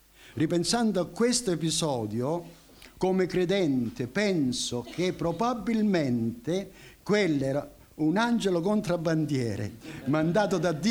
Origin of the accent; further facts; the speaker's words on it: Rosarno, Calabria, Italy; ripresi il treno per tornare a Rosarno, mio paese